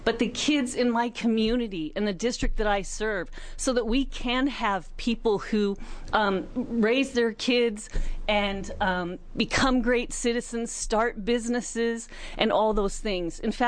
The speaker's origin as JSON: {"language": "English", "town": "Scappoose", "region": "Oregon", "country": "United States", "said": "I am from Scappoose."}